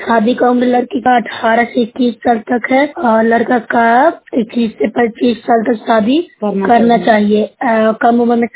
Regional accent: Bihar, India; मैं नूतरा ब्लॉक से हूँ, जिला नालंदा से हूँ।

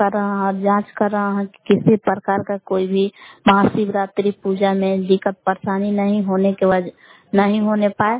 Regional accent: Bilav, Bihar, India; ग्राम बिलाव जिला कमूर भगवान के निवासी हूँ।

